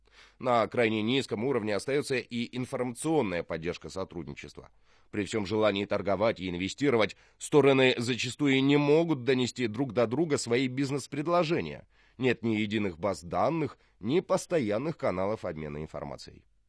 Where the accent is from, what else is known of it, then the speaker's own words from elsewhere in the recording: Kirov Oblast, Russia; съездив на малую родину буквально несколько дней назад, в до сих пор слабо знакомую китайским предпринимателям Кировскую область.